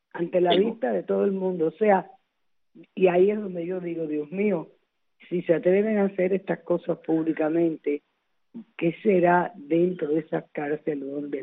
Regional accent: Cuba; como cubana

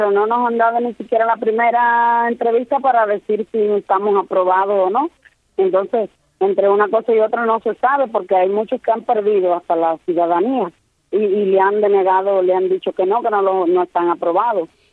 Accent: Cuba; Nosotros somos pocos cubanos los que estamos aquí en este país

